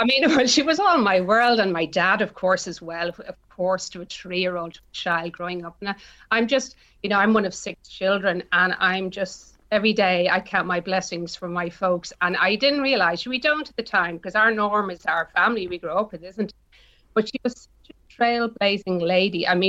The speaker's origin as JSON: {"language": "English", "town": "Dublin", "region": "Leinster", "country": "Ireland", "said": "Well, my accent tells you there, I'm from Dublin, Ireland originally"}